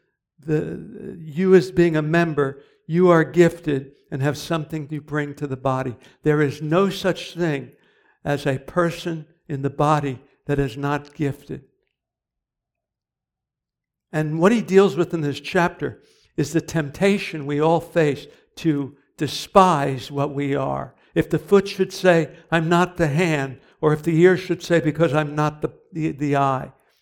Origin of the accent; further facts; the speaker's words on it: Philadelphia, Pennsylvania, United States; I was raised in Philadelphia.